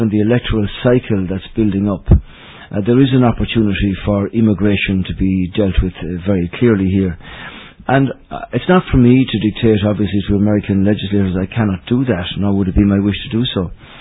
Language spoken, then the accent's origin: English; Castlebar, Connacht, Ireland; Castlebar Mitchell is my hometown club